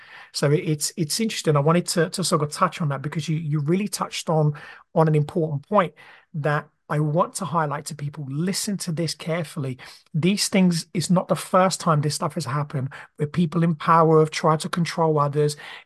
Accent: Brazil; even me growing up in Brazil, you know, the indigenous tribes in you know, in the Amazon

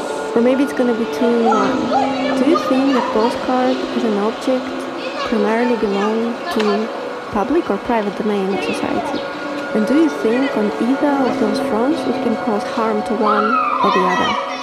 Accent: Almaty, Kazakhstan; I was born and raised in Almaty, Kazakhstan.

